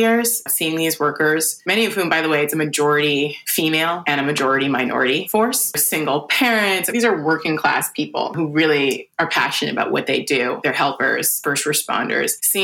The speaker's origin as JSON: {"language": "English", "town": "New York City", "region": "New York", "country": "United States", "said": "especially as a New Yorker, going through something so horrible and not being able to be with one another, even as a larger community."}